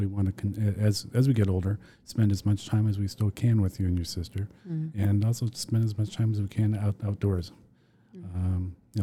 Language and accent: English; Massachusetts, United States; I grew up outside of Boston, so my cross country trips were either starting or ending on the coast of New England